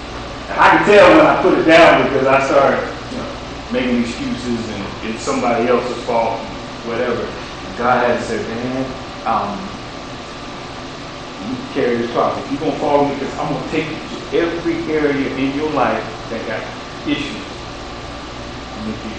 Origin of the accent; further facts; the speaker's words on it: Clemson, South Carolina, United States; I'm from Clemson.